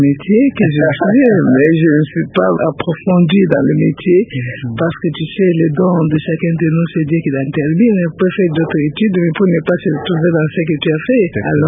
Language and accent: French; Lubumbashi, Haut-Katanga, DR Congo; also born or lived in Kasai; Bon, moi, je suis né à Lubumbashi, mais quelques temps après, mes parents sont arrivés au Kasaï. Après, nous sommes encore rentrés à Lubumbashi